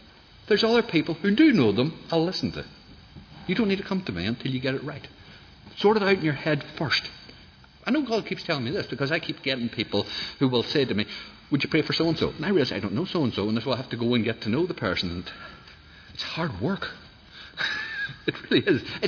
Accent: Northern Ireland, United Kingdom; And I know this. I'm from Tyrone.

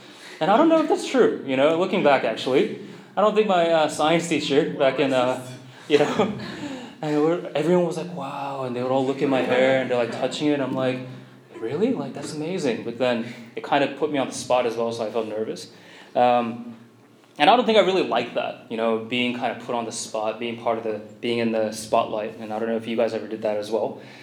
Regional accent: South Korea; And then way below that was me as like one of the lone Asians, you know, and they're like, where are you from? You know, what is that place? Korea, where is that? Is that in China?

